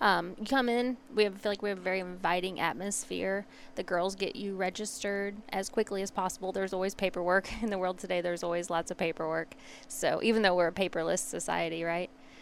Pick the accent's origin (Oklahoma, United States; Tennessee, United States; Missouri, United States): Missouri, United States; Madison; I'm actually from Madison, which is not far away from here